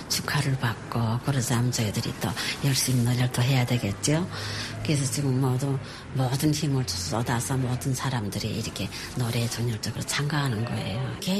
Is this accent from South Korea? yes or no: no; North Korea; 처음에는 다 같은 북한에서 왔지만 다 생소한 얼굴이었어요.